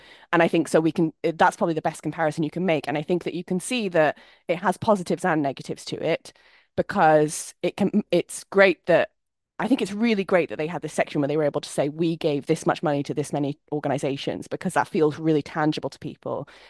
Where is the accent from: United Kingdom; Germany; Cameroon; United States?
United Kingdom; and I say this as a British person, this is all we talk about